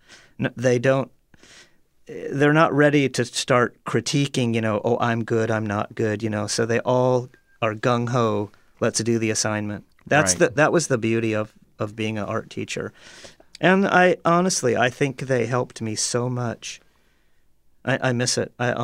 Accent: Seattle, Washington, United States; now in Athens, United States; In Seattle.

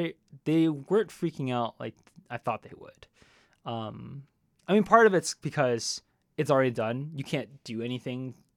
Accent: Texas, United States; I feel lucky, one, because I grew up in North Texas. North Texas is a lot of Chinese people.

